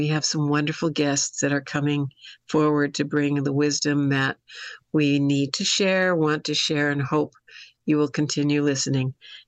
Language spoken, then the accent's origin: English; North Woods, United States; Well, when I was growing up in the North Woods, there were so many camps in the North Woods where I was.